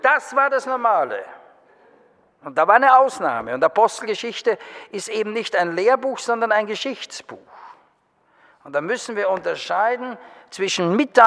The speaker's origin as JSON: {"language": "German", "region": "Vienna", "country": "Austria", "lives_now": "Germany", "said": "Zu meiner eigenen Biografie, ich bin Wiener, verheiratet mit einer Schweizerin, wohne in Deutschland"}